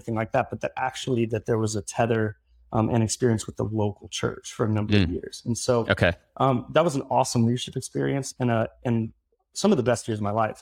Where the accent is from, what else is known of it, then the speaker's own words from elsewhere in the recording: Midwest, United States; now in New York, United States; So I've been in New York coming up on 7 years. I grew up in the Midwest.